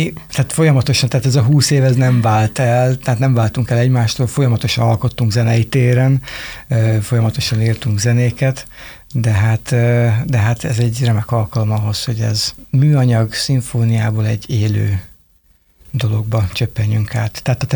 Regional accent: Győr, Győr-Moson-Sopron, Hungary; a gitárosom soproni, a dobosunk pesti, mi győriek vagyunk

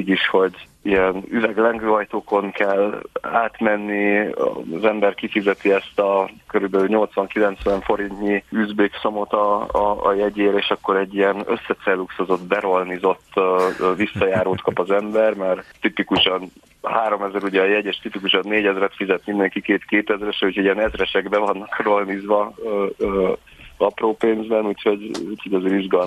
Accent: Hungary; amikor mondtam, hogy Magyarországról jöttem

